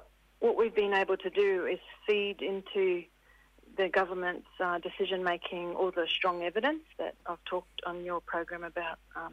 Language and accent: English; Queensland, Australia; born there; also born or lived in Torres Strait Islands; I was born on Yidinja country there, and I lived in on TI for a while